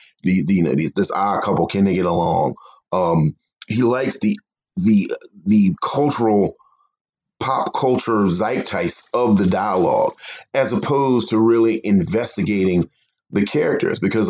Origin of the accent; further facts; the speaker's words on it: the South, United States; I can go to any person in my hometown, anybody in North Carolina, South Carolina, anywhere throughout the Bible Belt